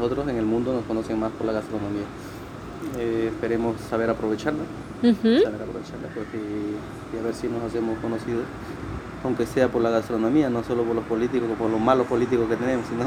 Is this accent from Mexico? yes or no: no; Chiclayo, Lambayeque, Peru; Yo soy de Perú, de Chiclayo, del norte, la ciudad de la amistad.